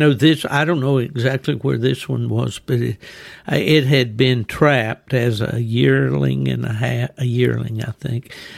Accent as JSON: {"language": "English", "region": "West Virginia", "country": "United States", "tie": "born or raised there", "said": "my wife, Ella, she is my second marriage, and I am for her as well, but we grew up in West Virginia."}